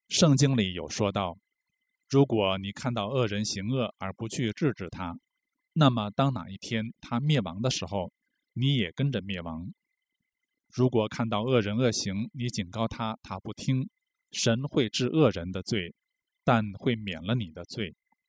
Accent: China; 为什么我们中国人今天来看的会很感动？

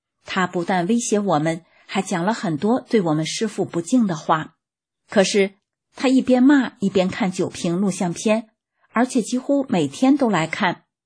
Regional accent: China; 你也是中国人，我也是中国人，

